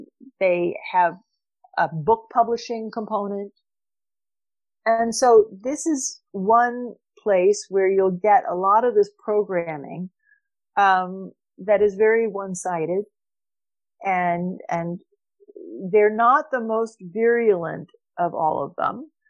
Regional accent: Oklahoma, United States; So when I was growing up in Oklahoma in the 60s and 70s, you had a strong local newspaper culture.

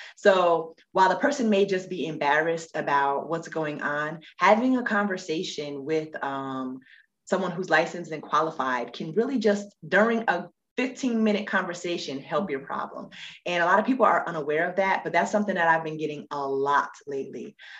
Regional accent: New York, United States; However, I am from New York, born and raised, you know. Shout out to the New Yorkers.

